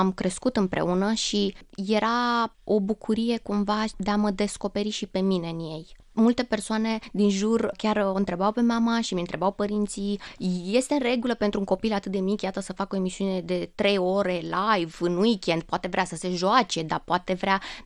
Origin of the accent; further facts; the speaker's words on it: Slobozia, Ialomița County, Romania; Silezia, Ialomița, de unde sunt eu